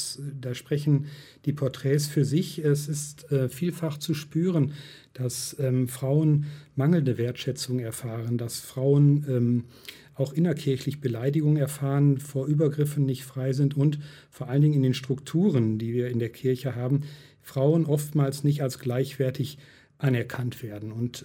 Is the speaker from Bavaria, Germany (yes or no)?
no; Bonn, North Rhine-Westphalia, Germany; Aber Bornheim ist bei mir auch um die Ecke. Ich komme ja aus Bonn.